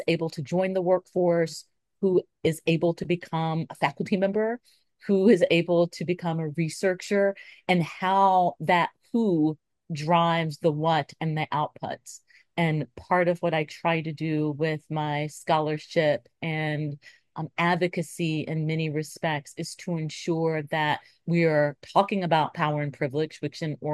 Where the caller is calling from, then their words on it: Baltimore, Maryland, United States; I mean, I'm zooming in from West Baltimore, here in Maryland in the United States.